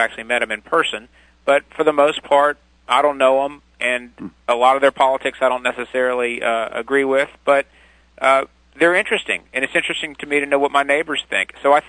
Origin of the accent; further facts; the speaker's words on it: North Carolina, United States; Well, I live here in my hometown. I have a life and a career that is not in North Carolina